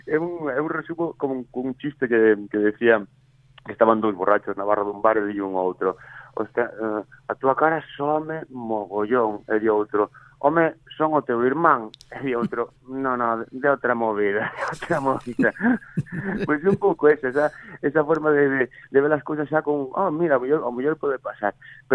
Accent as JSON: {"language": "Galician", "region": "Galicia", "country": "Spain", "said": "toda esa forma de sentir e de ver da nosa terra, sobre todo, porque son galegos, e os galegos nos gusta moito tirar pa diante"}